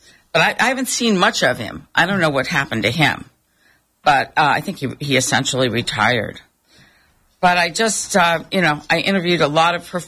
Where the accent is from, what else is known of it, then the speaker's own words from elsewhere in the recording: Dayton, Ohio, United States; And Tom, we're from Dayton, I think. Tom is a Daytonian, too.